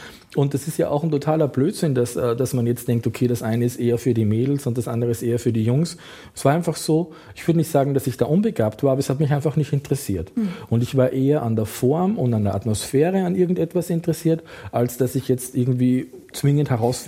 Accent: Austria; als Österreicher Tracht, Lederhose, das spielt also im alpinen Bereich

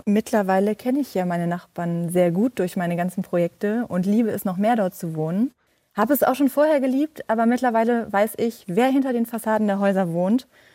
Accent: Mönchengladbach, North Rhine-Westphalia, Germany; also born or lived in Viersen; Ich bin in Viersen geboren, das ist nicht weit entfernt von Mönchengladbach und bin aber immer schon hier groß geworden, hab dann so ein paar Jahre lang mal so die Welt erkundet, habe gedacht, okay, ich ziehe mal nach Düsseldorf und ich ziehe mal nach Krefeld.

